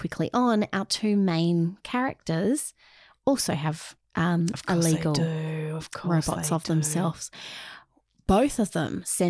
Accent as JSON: {"language": "English", "country": "Australia", "said": "only because I'm Australian."}